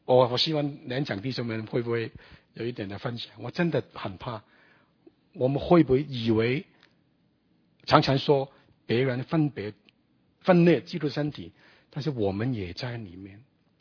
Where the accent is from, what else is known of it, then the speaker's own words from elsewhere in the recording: Australia; 我是路过的，我从澳洲来